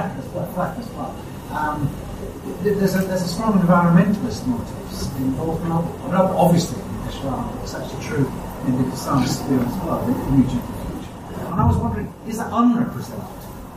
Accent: Australia; Oh, I'm from Australia, and actually, I think Australians will say many very similar things.

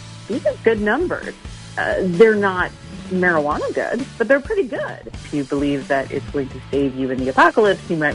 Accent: Louisiana, United States; And that is just killing farmers, especially here in my home state of Louisiana.

